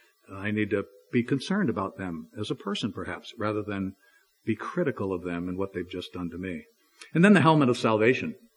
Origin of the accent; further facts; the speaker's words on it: New York, United States; also born or lived in Dallas, Texas; You know, I grew up in New York, and I drove in New York. I drove taxi cab, yellow cab in Dallas, Texas for a lot of years.